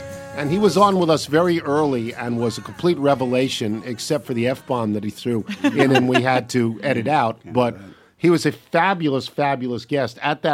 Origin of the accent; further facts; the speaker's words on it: New York, United States; I'm a New Yorker, so it would be easy for me to take the position you need the Knicks to be great.